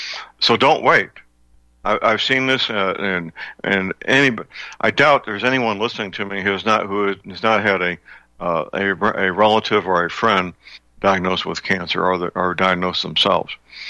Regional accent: St. Louis, Missouri, United States; but one of them is in my hometown, St. Louis, Missouri, and they manufacture laetrile there

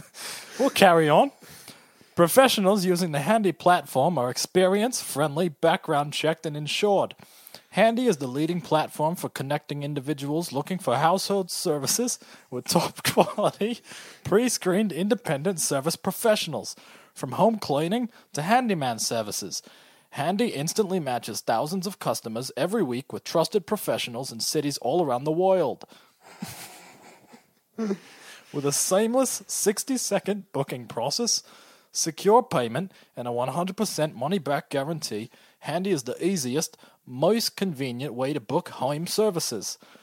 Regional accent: Australia; Listen, I'm from the Outback. I'm pretty rugged.

